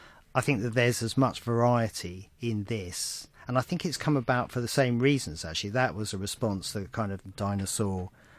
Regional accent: Hendon, London, United Kingdom; also born or lived in St John's Wood; I was born in St John's Wood, and I was raised in Hendon, North London.

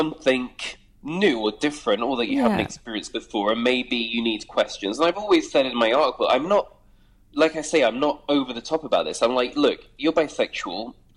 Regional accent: Midlands, United Kingdom; moved away as an adult; at 19, I moved to London because I grew up in the Midlands.

